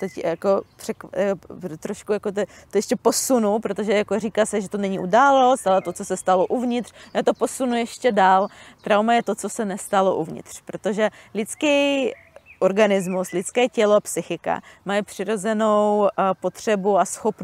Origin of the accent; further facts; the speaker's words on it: Belarus; now in Czechia; Pocházím z Běloruska, ale v České republice už jsem asi 20 let, jako skoro 20.